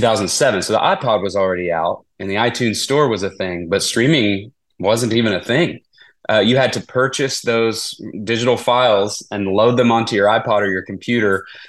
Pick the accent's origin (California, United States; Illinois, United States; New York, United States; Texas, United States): Texas, United States; Lubbock; Yeah, so I grew up in Texas, in Northwest Texas, in a town called Lubbock.